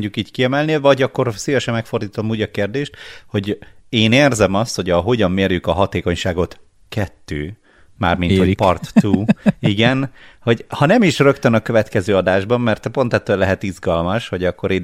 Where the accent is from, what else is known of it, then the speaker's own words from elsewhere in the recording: Borsod-Abaúj-Zemplén, Hungary; mivel én is Borsodi vagyok